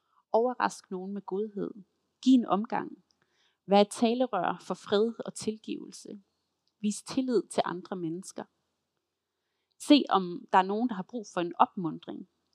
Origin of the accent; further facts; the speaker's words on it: Silkeborg, Central Denmark Region, Denmark; Min forældres kirke hjemme i Silkeborg, hvor jeg kommer fra